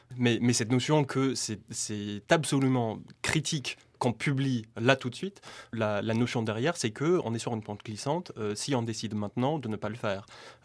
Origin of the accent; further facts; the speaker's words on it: United States; now in France; je suis américain, j'ai une vision américaine de la liberté d'expression.